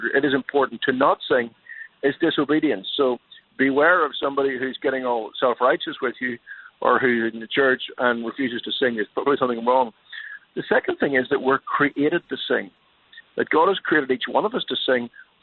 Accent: Ireland; now in United States; No, I'm not. I'm from Ireland.

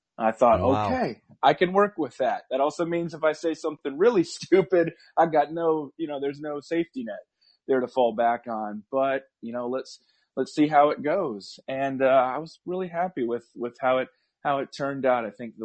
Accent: South Dakota, United States; I mean, I can think of different times growing up in South Dakota in a pretty politically diverse environment

